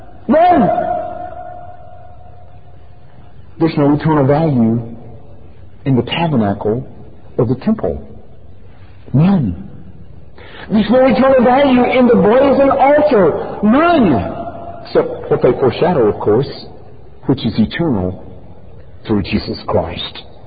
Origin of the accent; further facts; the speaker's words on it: Alabama, United States; You know, growing up in Alabama, Bear Bryant, Karen remembers it.